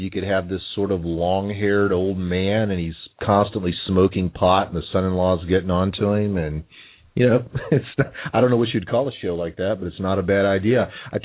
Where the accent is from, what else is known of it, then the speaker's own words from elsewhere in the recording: Texas, United States; And, you know, as a Texan, I'm wondering, who talks that way?